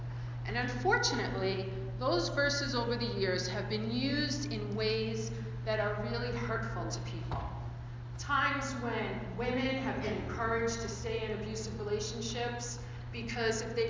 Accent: Queens, New York, United States; Now, I haven't spent that much time on a farm growing up in Queens

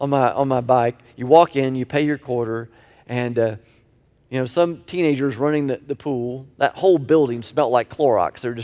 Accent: Tallahassee, Florida, United States; When I was a little boy growing up in Tallahassee, we used to we had a community pool

